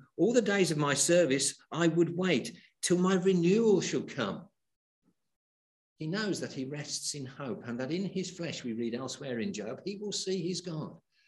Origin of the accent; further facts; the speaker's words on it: England, United Kingdom; I'm English.